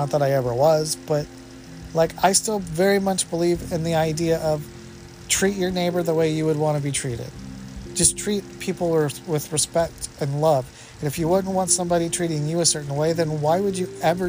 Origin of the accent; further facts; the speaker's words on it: United States; if we aren't careful as the American people